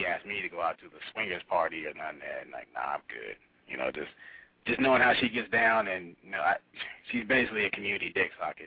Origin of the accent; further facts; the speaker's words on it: Indianapolis, Indiana, United States; Indianapolis.